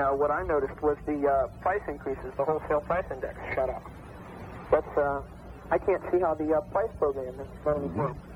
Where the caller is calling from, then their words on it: Virginia, United States; Well, I know that's in our area. I'm calling from Virginia.